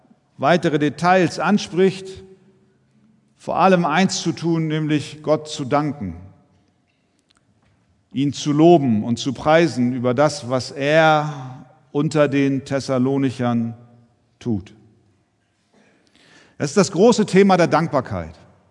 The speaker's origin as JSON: {"language": "German", "country": "Germany", "said": "Ich durfte neu lernen, dankbar zu sein für das, was ich in meinem Leben und was wir auch als Deutsche in unserem Land an Vorzügen genießen dürfen."}